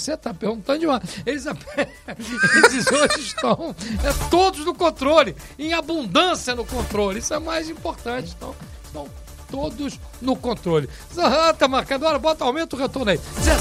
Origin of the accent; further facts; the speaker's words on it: Rio de Janeiro, Brazil; Sou carioca do Meia.